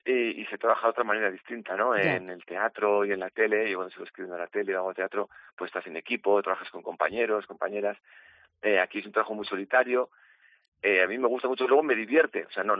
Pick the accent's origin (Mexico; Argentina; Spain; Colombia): Spain; Bilbao, Basque Country; como soy de Bilbao y claro, me gusta mucho el mar también